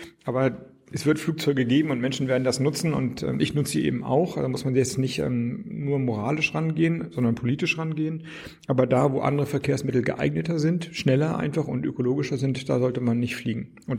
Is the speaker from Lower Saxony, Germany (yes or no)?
no; Schleswig-Holstein, Germany; now in Berlin, Germany; Also ich komme ja nun aus Schleswig-Holstein und brauchte in Berlin nicht noch Straßenzüge, die ruhiger sind als die Dörfer in Schleswig-Holstein.